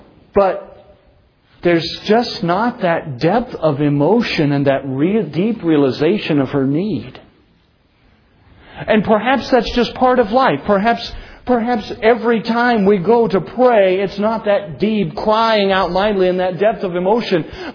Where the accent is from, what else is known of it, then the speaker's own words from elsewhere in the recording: United States; I want you to understand tonight, as an American, as a born-again Christian, I look at my own nation and I am very concerned tonight.